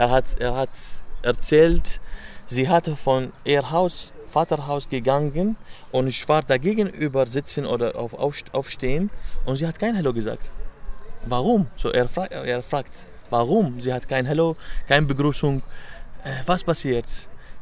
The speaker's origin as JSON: {"language": "German", "country": "Iraq", "second_language": "German", "said": "Okay, eigentlich, ich komme aus dem Irak."}